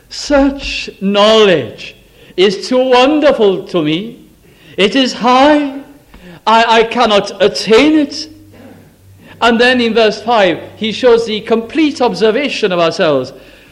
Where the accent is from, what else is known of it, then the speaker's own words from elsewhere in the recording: Bolton, North West England, United Kingdom; Now, I can remember where I was brought up in Bolton